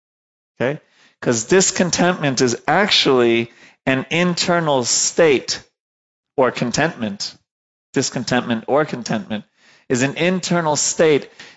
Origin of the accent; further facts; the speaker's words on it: New York, United States; I'm from New York. They do that in New York.